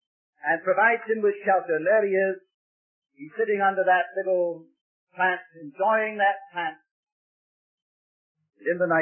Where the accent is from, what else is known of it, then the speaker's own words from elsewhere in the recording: Wales, United Kingdom; I come from South Wales, you know, in just before my time in Wales.